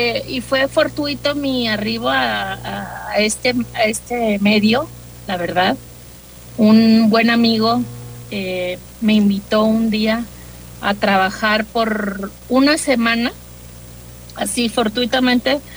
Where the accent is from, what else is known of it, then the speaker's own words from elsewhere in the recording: Puerto Vallarta, Jalisco, Mexico; ¿sabes que yo soy de Puerto Vallarta?